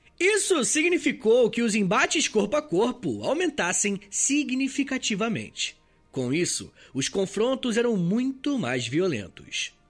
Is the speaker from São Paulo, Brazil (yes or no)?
no; Rio de Janeiro, Brazil; Eu sou do Rio de Janeiro, gente, eu gosto de verão.